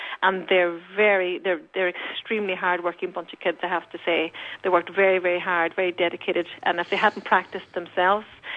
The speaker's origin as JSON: {"language": "English", "town": "Malin Head", "region": "Ulster", "country": "Ireland", "said": "I'm originally from Malinhead myself."}